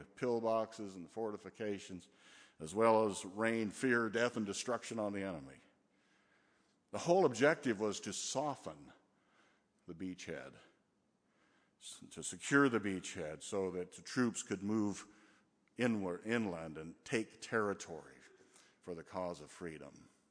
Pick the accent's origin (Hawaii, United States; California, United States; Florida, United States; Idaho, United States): Idaho, United States; so we launched out in this summer-long series of revival services in Idaho and Oregon. I grew up in Idaho.